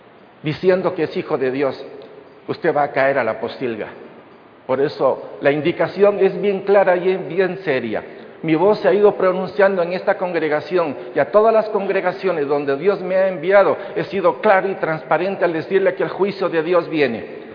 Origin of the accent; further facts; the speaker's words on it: Spain; born there; Así fue como nací en España, en viñedos, trabajando en viñedos y con mulas.